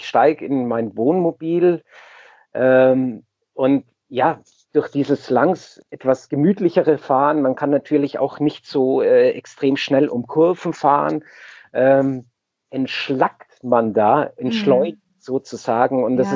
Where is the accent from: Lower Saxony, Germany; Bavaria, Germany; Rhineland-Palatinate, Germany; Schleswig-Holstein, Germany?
Bavaria, Germany; Munich; als Münchner ist mir das einfach zu überlaufen.